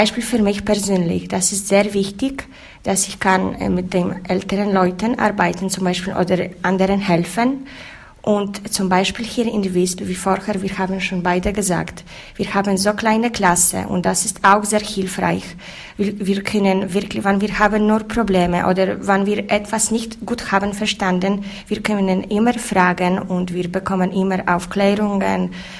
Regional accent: Poland; German is a second language; now in Switzerland; ich komme aus Polen, dort sind so viele Leute, die sind katholisch, ja, fast 100%

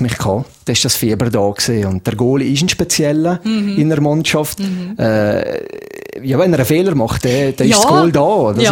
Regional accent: Valais, Switzerland; als Walliser

